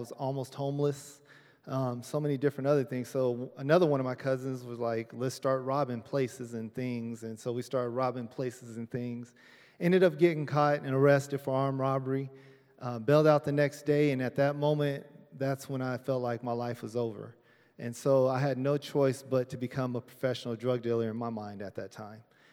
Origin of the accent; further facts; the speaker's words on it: California, United States; I'm from California, by the way.